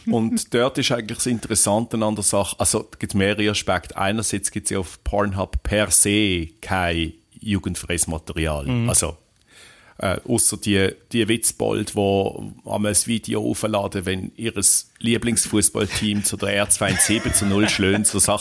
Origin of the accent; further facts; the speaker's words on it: Switzerland; als Schweizer